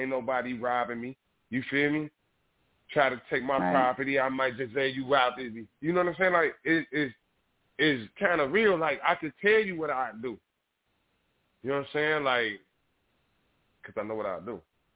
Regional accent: United States; I'm going to be clear as to say that because, you know, I am an American.

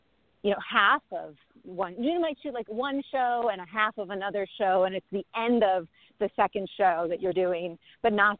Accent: Chicago, Illinois, United States; now in Los Angeles, United States; I came from Chicago, and I'm already used to the cold, and or not used to it.

